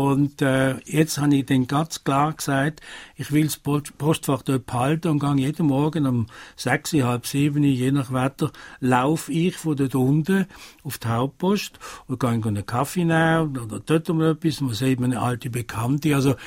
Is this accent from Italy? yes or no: yes; Italy; Ich bin Italiener